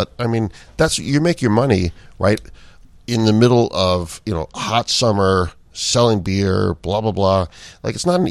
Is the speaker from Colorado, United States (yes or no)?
no; New York, United States; I'm from New York, so I'm born and raised to hate Boston.